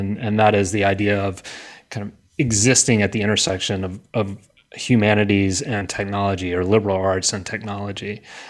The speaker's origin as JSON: {"language": "English", "region": "the South", "country": "United States", "said": "Right. I'm a Southerner."}